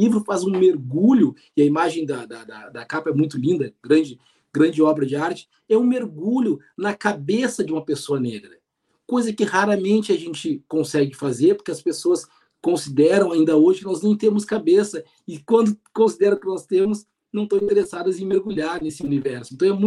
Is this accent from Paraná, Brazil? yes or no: yes; Paraná, Brazil; born there; e aí eu nasci no Paraná, eu posso dizer com muita tranquilidade